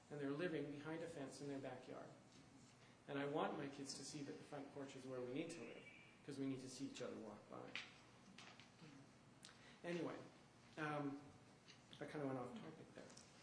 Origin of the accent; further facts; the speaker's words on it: Quebec, Canada; although I grew up in Quebec, so I also support that.